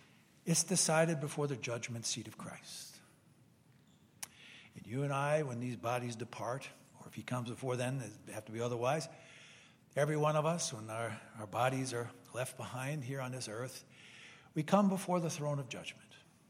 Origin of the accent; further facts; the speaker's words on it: Brooklyn, New York, United States; born there; I was born in Brooklyn, by the way, Brooklyn, New York.